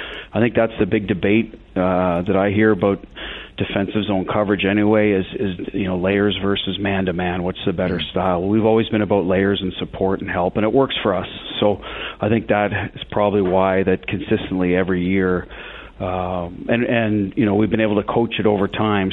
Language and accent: English; Ottawa, Ontario, Canada; I grew up in Ottawa. I had a paper route, so I started collecting around 8, 9 years old